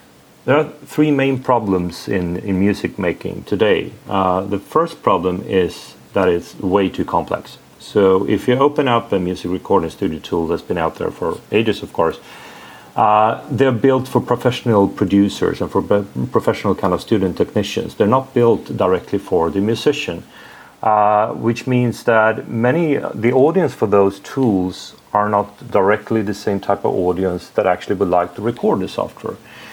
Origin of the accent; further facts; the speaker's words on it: Sweden; English is a second language; I'm from Sweden, and maybe that's because you will hear that on my accent, maybe. So we're based in Stockholm.